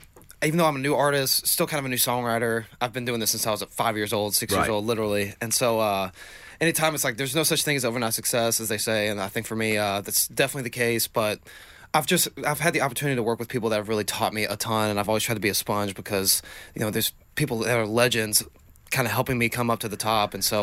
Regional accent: Knoxville, Tennessee, United States; growing up in Knoxville, it made my dream of being a country singer not so, like, out of this world, you know

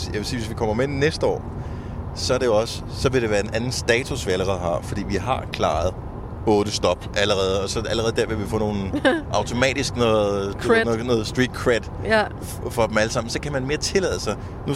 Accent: Esbjerg, Region of Southern Denmark, Denmark; born there; Esbjerg er min fødeby, men det er ikke, jeg har ikke sådan noget tilhørsforhold som sådan til Esbjerg andet, end jeg er født der.

